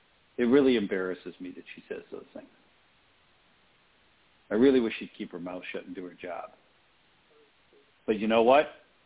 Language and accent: English; United States; I'm American.